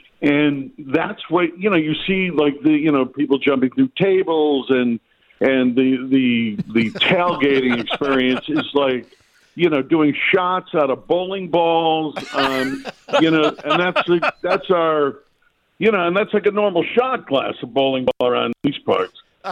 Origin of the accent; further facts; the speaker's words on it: Buffalo, New York, United States; And then 4 years ago, I moved back to Buffalo. I just wanted to come back to my hometown, and I started making movies.